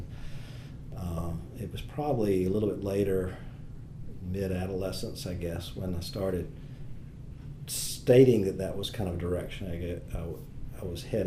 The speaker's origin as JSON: {"language": "English", "town": "Aiken", "region": "South Carolina", "country": "United States", "tie": "born or raised there", "also_born_or_lived": "Athens, Georgia", "said": "I was born in Athens, Georgia, but grew up in Aiken. Moved there when I was a year and a half."}